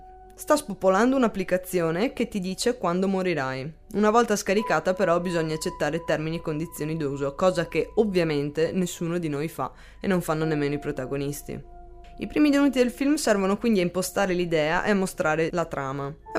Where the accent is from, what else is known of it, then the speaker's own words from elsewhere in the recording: Venice, Veneto, Italy; Come già sapete sono veneziana e non sono rimasta indifferente.